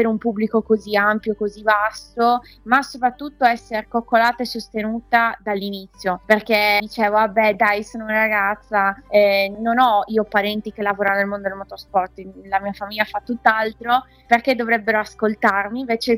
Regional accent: Cagliari, Sardinia, Italy; perché io sono fiera di essere sarda e sono di Cagliari

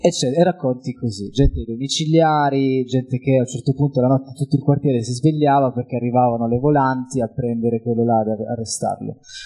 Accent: Apulia, Italy; moved away as an adult; now in Milan, Italy; racconto era riferito al mio trasferimento a Milano, quindi periferia di Milano dopo l'università, però sono pugliese

